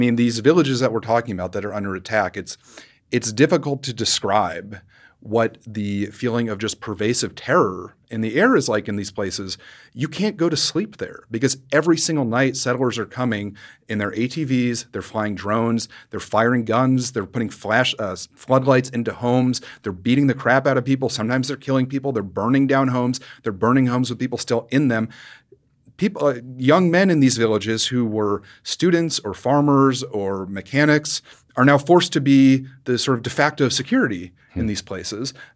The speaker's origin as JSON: {"language": "English", "country": "United States", "said": "I'm visibly not Palestinian, and I'm usually speaking, and they know I'm American"}